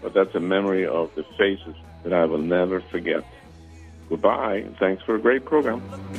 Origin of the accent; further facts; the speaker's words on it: Sweden; now in Emeryville, United States; I live in nowadays in Emeryville, outside of San Francisco. I grew up in Sweden.